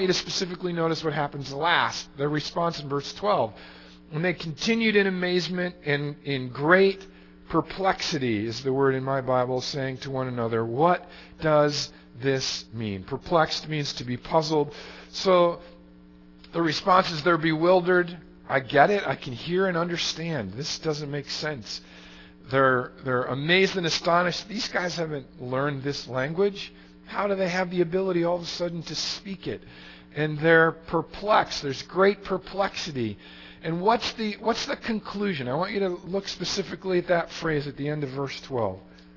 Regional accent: New York, United States; back where I grew up in Western New York, if you were a country guy, you kind of grew up on the farm, you were called a hayseed.

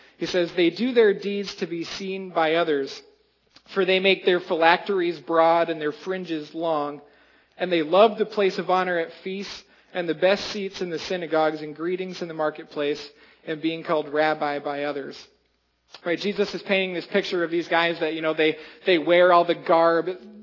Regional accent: Iowa, United States; I'm from Iowa, so maybe that doesn't connect with you

